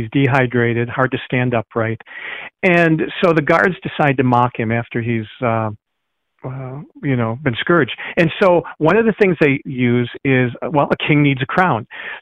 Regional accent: Michigan, United States; Now, I used to think a reed, growing up in Upper Michigan, oh, it's like a cattail, right, this soft thing.

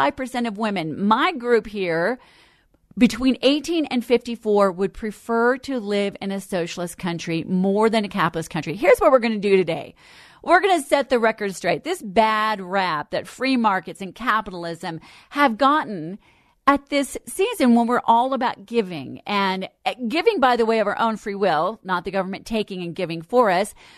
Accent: Denver, Colorado, United States; Growing up on Lowry Air Force Base and having the opportunity to kind of grow up in what I would call the lap of liberty, I never knew what I didn't know.

